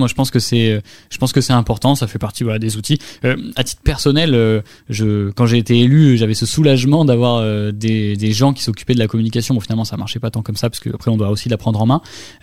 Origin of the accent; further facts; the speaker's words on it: Brive-la-Gaillarde, Nouvelle-Aquitaine, France; born there; Mais oui, je suis né à Brive, écoutez, c'est comme ça